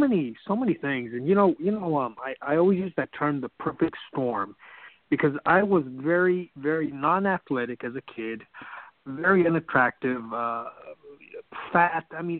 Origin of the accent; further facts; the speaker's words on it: California, United States; I grew up in a city southeast of Los Angeles. And, and there was a lot of gangs and, you know, Latino gangs at that time.